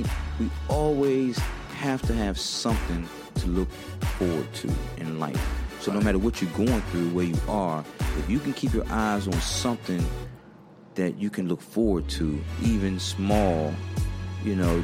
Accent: Washington, District of Columbia, United States; So, I grew up in Washington.

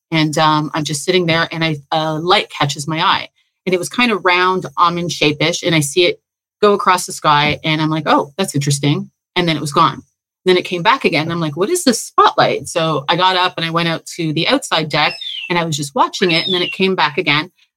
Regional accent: Toronto, Ontario, Canada; moved away as an adult; now in Belize; I came from Toronto.

